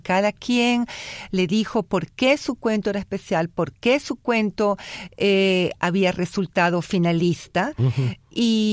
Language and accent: Spanish; Venezuela; moved away; also born or lived in Italy; Italiana, sí. De muy pequeña me fui a Venezuela. Mm. En Venezuela debo decir que seguí siendo italiana, porque mis padres me pusieron en un colegio italiano